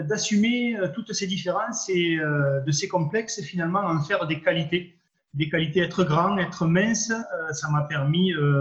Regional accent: L'Isle-Jourdain, Occitanie, France; Je suis né à l'Île-Jourdain. C'est aux portes de Toulouse. C'est côté est du Gers. Donc je suis né à l'Île-Jourdain. J'ai fait mes études à l'Île-Jourdain parce que mes parents étaient agriculteurs à l'Île-Jourdain.

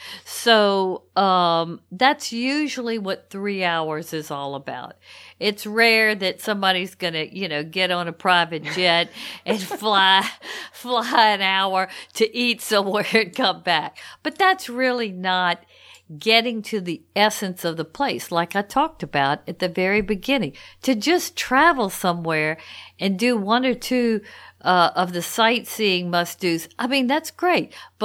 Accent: Louisiana, United States; first of all, I'm from Louisiana and I really know New Orleans quite well.

